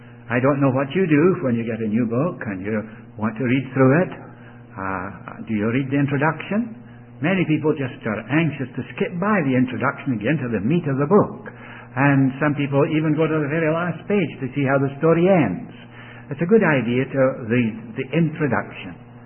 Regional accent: Scotland, United Kingdom; When I was a boy, I was brought up in Scotland by my two aunts, my grandfather, because my parents were missionaries in India. They left me in Scotland while they returned to India.

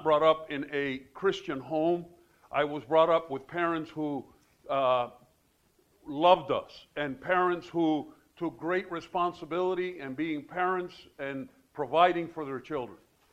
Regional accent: Cuba; now in United States; I want to start with, again, you've heard that I'm Cuban. I was born in Cuba. There was a communist revolution. And so my parents had to flee.

